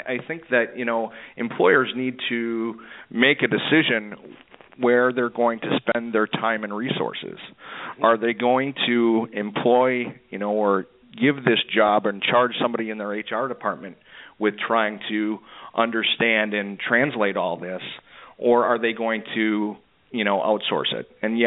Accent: Wisconsin, United States; So I like to use because I'm from Wisconsin.

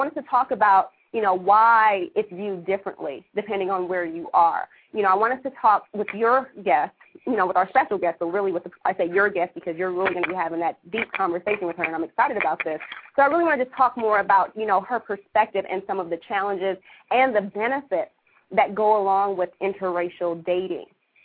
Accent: Los Angeles, California, United States; I never was really race conscious growing up in Los Angeles. Because here, you know, it's just basically a big melting pot

